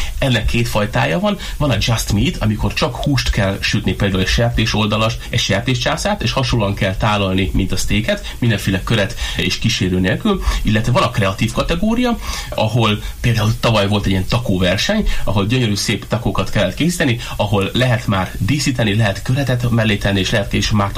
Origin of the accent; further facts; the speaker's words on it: Hungary; tavaly, mikor kikerültem egyedüli magyarként, indultam a világbajnokságon